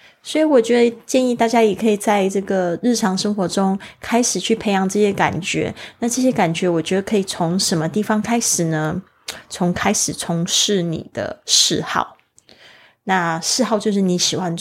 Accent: Kaohsiung, Taiwan; 我回到了就是我的老家高雄，现在没有父母

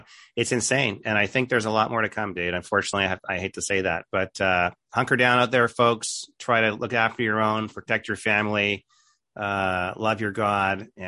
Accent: Canada; I'm originally Canadian.

